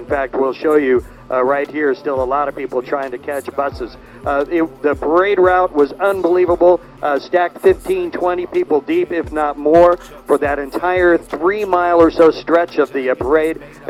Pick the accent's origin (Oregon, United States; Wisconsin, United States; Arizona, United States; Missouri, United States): Missouri, United States; Kansas City; I have never, in growing up in Kansas City, ever seen a crowd like